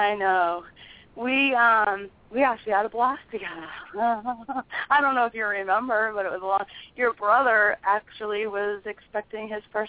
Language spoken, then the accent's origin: English; Boston, Massachusetts, United States; and I'm originally from Boston.